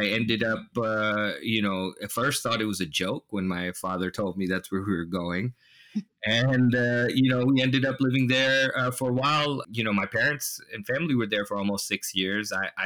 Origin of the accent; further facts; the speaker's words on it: Virginia, United States; born there; also born or lived in Kenya; But I was born in Virginia. I was born in Northern Virginia, and that's kind of where I was for the initial part of my life. When I was about 3 years old, we moved to Kenya, and I lived in Kenya for about 5 or 6 years.